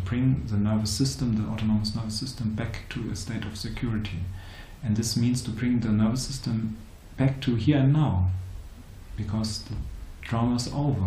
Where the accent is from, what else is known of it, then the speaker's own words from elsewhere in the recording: Dresden, Saxony, Germany; from Germany, Dresden, and I work there as a healer